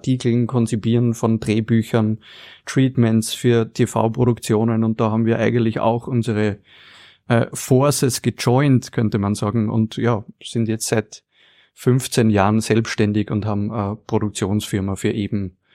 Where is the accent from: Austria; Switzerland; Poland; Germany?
Austria; ich komme aus dem Norden Österreichs